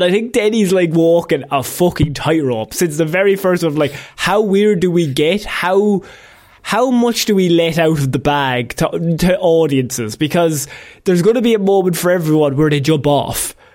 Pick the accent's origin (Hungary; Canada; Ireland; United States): Ireland; we're from Catholic Ireland, so I mean, we're allowed to say this